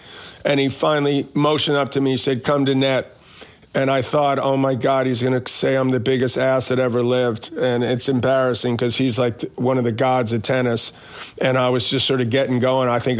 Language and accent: English; Queens, New York, United States; born or raised there